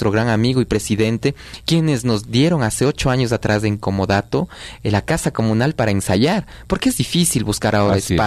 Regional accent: Ecuador; al momento de zapatear, al momento de bailar y al momento de decir somos de Ecuador.

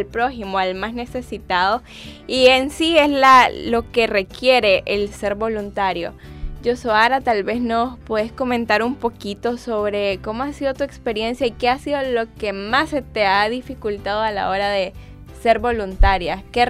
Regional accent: Nicaragua; algo que nos hace falta como nicaragüenses aprender, y a veces nos sentimos extraños por esto.

